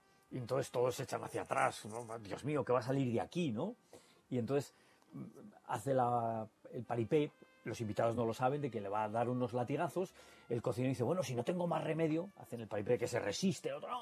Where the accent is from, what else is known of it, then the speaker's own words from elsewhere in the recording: Spain; no es que lo diga yo porque somos de España